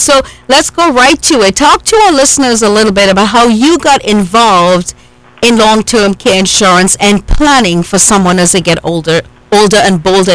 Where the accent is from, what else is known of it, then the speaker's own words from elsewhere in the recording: India; In our culture, we rely on our children. You know, I'm Indian, you know, and that's part of our culture